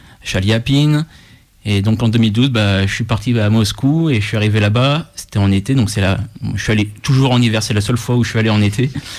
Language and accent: French; Lyon, Auvergne-Rhône-Alpes, France; je suis un vrai Lyonnais, un pur produit croix-roussien.